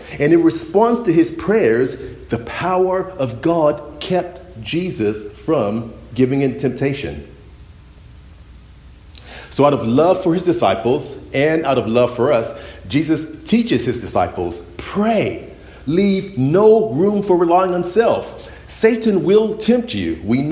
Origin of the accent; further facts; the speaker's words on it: Chicago, Illinois, United States; moved away; when I grew up in Chicago, the Lakers were always beating my favorite basketball team, the Chicago Bulls. I moved down to San Antonio